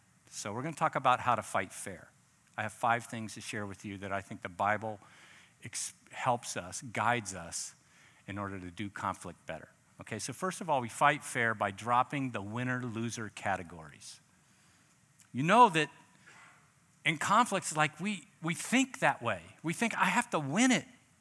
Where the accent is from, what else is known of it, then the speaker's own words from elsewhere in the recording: Miami, Florida, United States; I grew up in Miami.